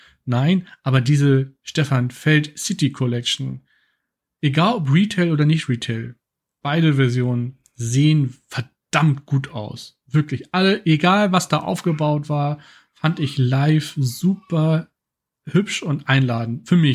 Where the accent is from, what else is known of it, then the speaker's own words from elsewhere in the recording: Hamburg, Germany; was ich davon halte, als Hamburger zumindest, ob da meine Stadt auch getroffen wurde